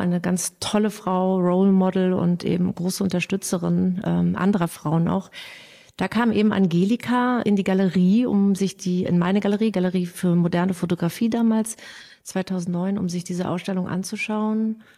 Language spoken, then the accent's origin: German; East Germany, Germany; Ich bin in der DDR mit der Sibylle aufgewachsen.